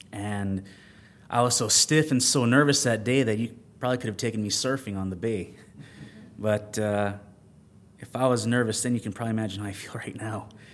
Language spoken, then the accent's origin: English; Deming, New Mexico, United States; being born and raised in Deming, New Mexico, which is a town that's about 36 miles away from the Mexican border. Grew up in a good situation, had a good upbringing.